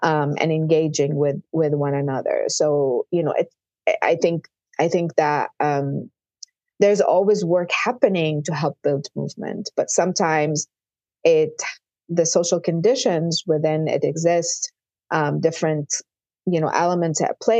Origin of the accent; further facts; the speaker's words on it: Lebanon; than the moment I grew up in Lebanon, right? And, you know, I grew up in the 70s, 80s.